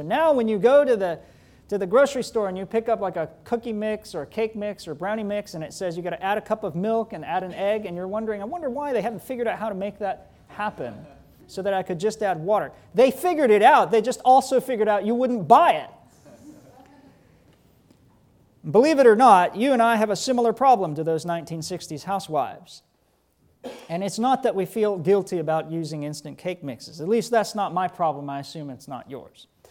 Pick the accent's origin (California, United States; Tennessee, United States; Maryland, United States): California, United States; San Diego; accent: Southern; also born or lived in Valdosta, Georgia; I should also note that although I mostly grew up in San Diego, I was born in South Georgia, Valdosta. The last municipality before you get to the Florida state line.